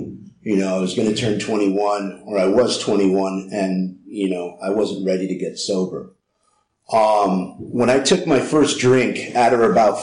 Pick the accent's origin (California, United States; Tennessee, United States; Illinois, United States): California, United States; San Francisco; When growing up in San Francisco, I went to Sacred Heart High School.